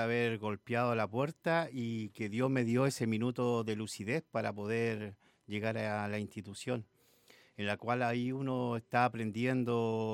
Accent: Talca, Maule, Chile; Yo vengo de la ciudad de Talca, tengo 51 años

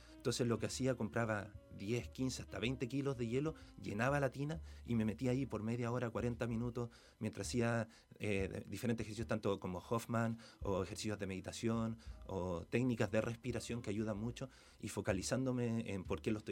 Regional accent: Copiapó, Atacama, Chile; also born or lived in Talcahuano / Antofagasta; now in Viña del Mar, Chile; viviendo en Viña del Mar, al campeonato mundial fui representando esta zona, pero la verdad he vivido en muchos lugares. Yo nací en Talcahuano, me crié también en Copiapó, Antofagasta

